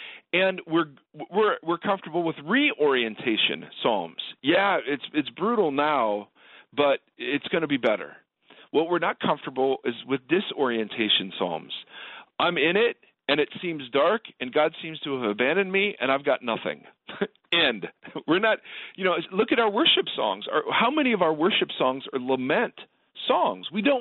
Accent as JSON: {"language": "English", "region": "Ohio", "country": "United States", "tie": "born or raised there", "said": "I grew up in Ohio. We had this place called Olin Mills"}